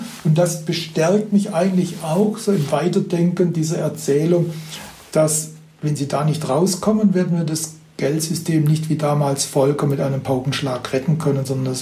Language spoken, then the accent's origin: German; Baden-Württemberg, Germany; Ich komme ja aus dem Schwäbischen, also das Prinzip der schwäbischen Hausfrau ist mir nicht fremd. Mit dem bin ich aufgewachsen als Kind.